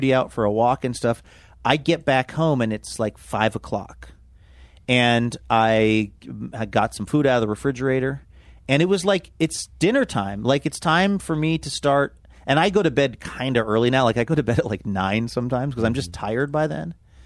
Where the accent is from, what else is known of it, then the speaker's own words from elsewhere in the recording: Pacific Northwest, United States; growing up in the Northwest, I have this ingrained thing